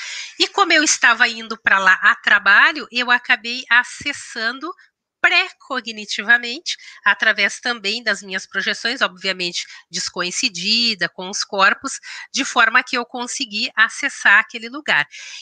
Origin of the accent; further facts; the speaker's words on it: Pelotas, Rio Grande do Sul, Brazil; era uma cidade muito próxima da minha cidade natal, que é Pelotas